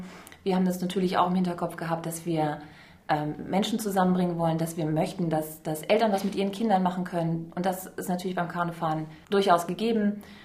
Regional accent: Schleswig-Holstein, Germany; ja genau, ich bin gebürtige Nordfriesin

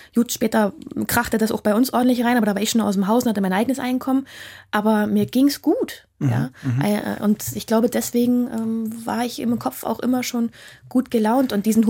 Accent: Halle, Saxony-Anhalt, Germany; also born or lived in Berlin; In Halle ist es gar nicht dem Berliner Dialekt so fremd. Wir icken nicht.

